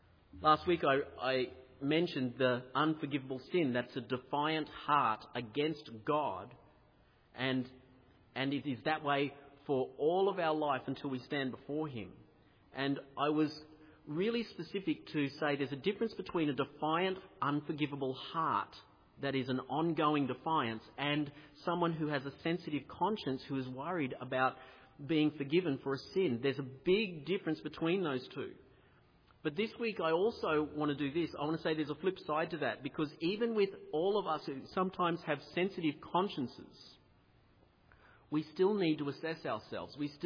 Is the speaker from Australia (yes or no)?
yes; Australia; I'm an Australian